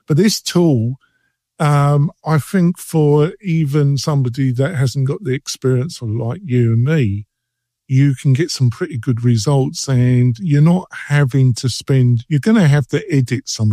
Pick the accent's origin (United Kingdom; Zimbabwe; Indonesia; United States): United Kingdom; England; I'm English, folks, so I'm bound to be